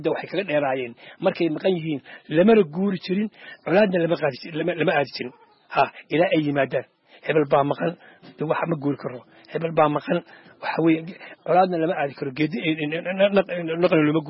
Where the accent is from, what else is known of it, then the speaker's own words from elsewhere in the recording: Wanlaweyn, Lower Shabelle, Somalia; waxaan ku dhashay magaalada buuxooda weli khaasan wuluwul baan ku dhashay halkaasaan kusoo barbaaray